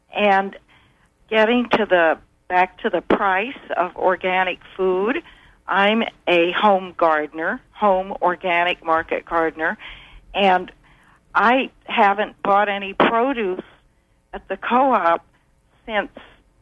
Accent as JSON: {"language": "English", "region": "Nebraska", "country": "United States", "tie": "born or raised there", "said": "I grew up in Nebraska, and I go back there occasionally, and, of course, there are miles and miles and miles of corn"}